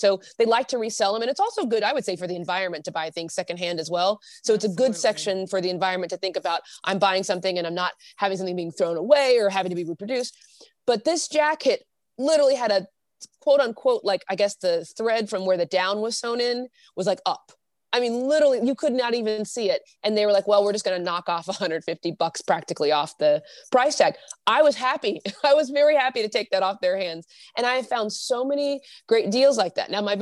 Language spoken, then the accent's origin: English; Oklahoma, United States; I'm from Oklahoma, I'll butcher every name, so it's all good.